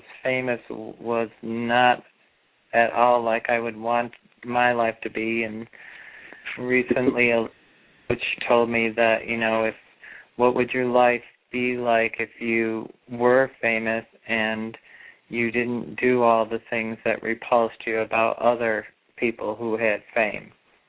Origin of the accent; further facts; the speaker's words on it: Chicago, Illinois, United States; born there; I was born at 432 in Illinois, Chicago.